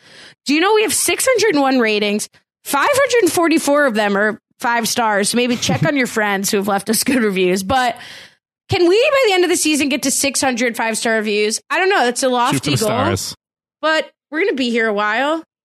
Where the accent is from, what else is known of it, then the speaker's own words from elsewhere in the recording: New Jersey, United States; it's not just because I'm from Jersey, but I want the grenade.